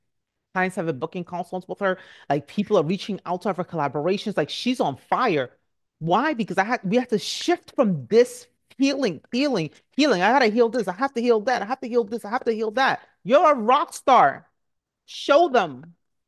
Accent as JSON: {"language": "English", "country": "Nigeria", "said": "I'm Nigerian. And so I remember growing up, it was just always a big deal."}